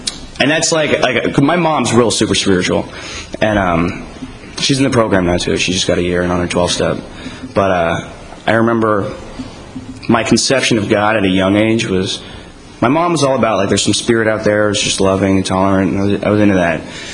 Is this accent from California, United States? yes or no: yes; California, United States; so I grew up in California in a little town right outside of, 10 miles outside of San Francisco.